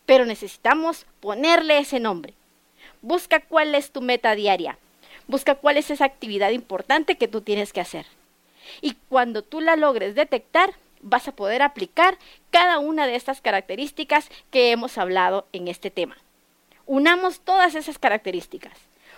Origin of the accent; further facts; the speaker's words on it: Guatemala; Es momento de mejorar como guatemalteco.